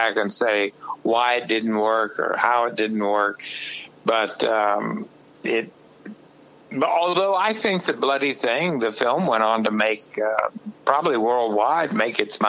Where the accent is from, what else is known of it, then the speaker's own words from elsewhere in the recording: West Virginia, United States; So he and I both grew up in, I grew up in West Virginia, he grew up in Kentucky.